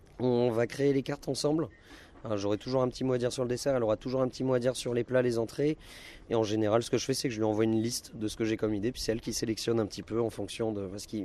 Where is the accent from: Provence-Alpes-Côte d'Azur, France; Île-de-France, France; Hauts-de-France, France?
Hauts-de-France, France; Lille; Originaire de Lille, ouais, je suis né à Lille.